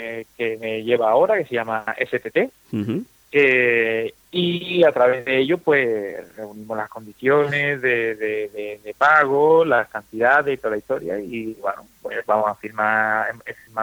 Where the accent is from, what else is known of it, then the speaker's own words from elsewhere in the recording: Spain; Yo soy español de a pie, que tengo que trabajar, que soy autónomo